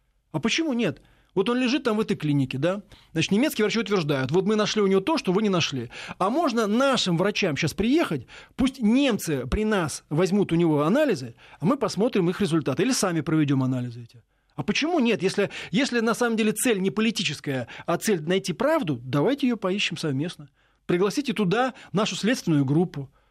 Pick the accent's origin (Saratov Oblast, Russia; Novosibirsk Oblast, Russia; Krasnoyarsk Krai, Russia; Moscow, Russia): Moscow, Russia; Я вот коренной москвич, так сказать, житель Москвы.